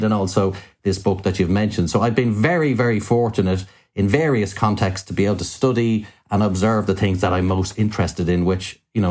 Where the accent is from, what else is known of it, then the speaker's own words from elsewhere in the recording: Dublin, Leinster, Ireland; Sure, yeah. Well, I am a Dubliner. I do come from the south side of Dublin. No crime in that, but I do have roots as well in West Clare.